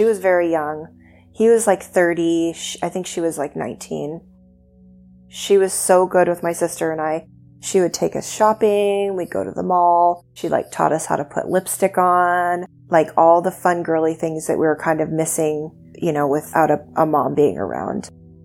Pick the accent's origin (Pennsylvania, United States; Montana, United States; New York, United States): Montana, United States; born there; I was born in Montana. She was very young.